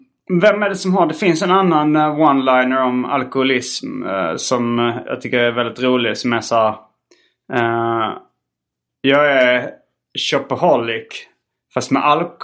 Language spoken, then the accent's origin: Swedish; Lund, Skåne, Sweden; Du och jag har vuxit upp i Lund.